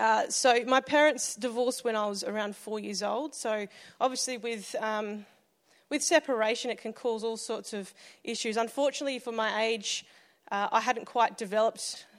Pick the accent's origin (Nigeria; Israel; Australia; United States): Australia; Albury Wodonga; Yeah, I grew up in Albury Wodonga.